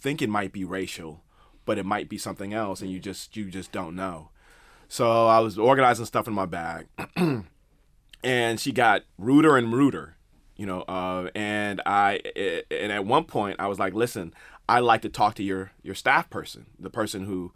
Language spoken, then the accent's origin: English; Detroit, Michigan, United States; I'm from Detroit. It's pop.